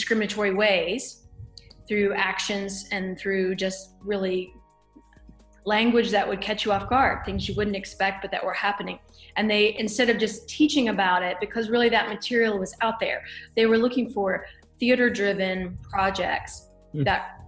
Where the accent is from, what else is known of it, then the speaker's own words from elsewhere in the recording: the South, United States; growing up in the South